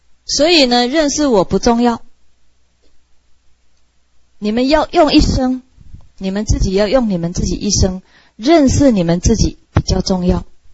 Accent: United States; 他们问我从哪里来，我说我从美国来

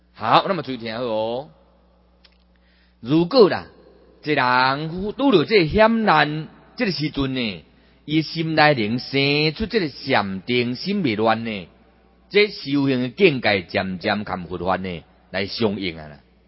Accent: Taiwan; 咱是台湾人嘛，这真好嘛。

